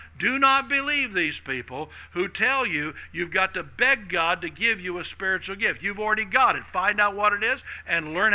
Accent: Jenks, Oklahoma, United States; And when I was growing up in the Tulsa area in Jinx, back when it was, you know, we were barely 2A.

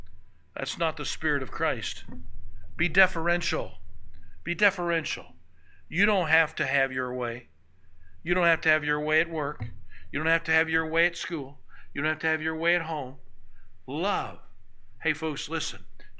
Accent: Oklahoma, United States; I mean, I grew up here in Oklahoma.

